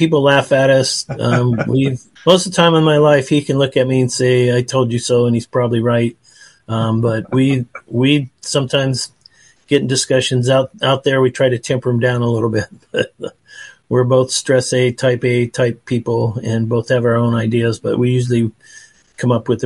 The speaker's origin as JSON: {"language": "English", "town": "Bakersfield", "region": "California", "country": "United States", "tie": "born or raised there", "said": "So we grew up in Bakersfield."}